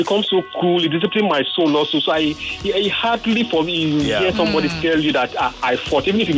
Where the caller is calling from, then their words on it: Lekki, Lagos, Nigeria; I'm calling from Lekki.